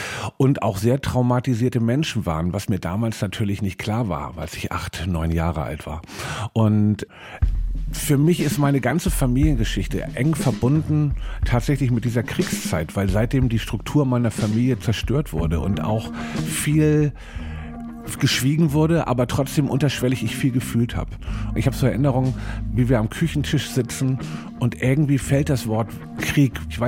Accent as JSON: {"language": "German", "region": "Hamburg", "country": "Germany", "tie": "born or raised there", "said": "Heimat ist Hamburg für mich tatsächlich, die Stadt, in der ich groß geworden bin."}